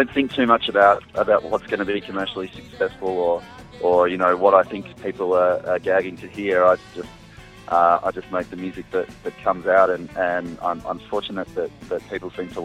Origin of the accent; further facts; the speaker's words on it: Melbourne, Victoria, Australia; I used to joke, because I come from Melbourne, and I used to joke that you couldn't get good coffee outside of Melbourne